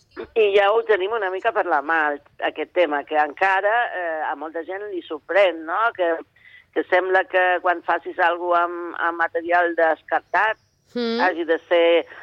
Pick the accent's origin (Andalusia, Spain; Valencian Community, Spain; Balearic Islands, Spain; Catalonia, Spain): Balearic Islands, Spain; Formentera; no només em vaig criar a Formentera, que no n'hi havia recursos i la gent reciclava ja per necessitat